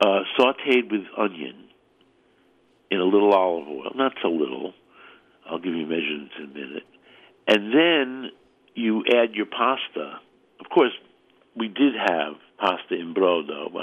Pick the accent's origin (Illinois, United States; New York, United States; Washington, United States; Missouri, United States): New York, United States; Brooklyn; because I grew up in Brooklyn and I still call it spaghetti